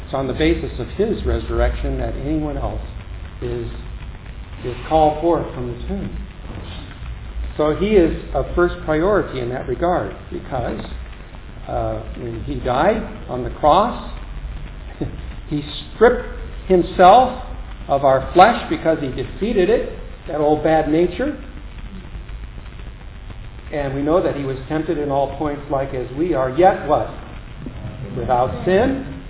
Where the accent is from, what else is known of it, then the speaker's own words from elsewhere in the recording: Missouri, United States; because I'm from Missouri, I can say that, you know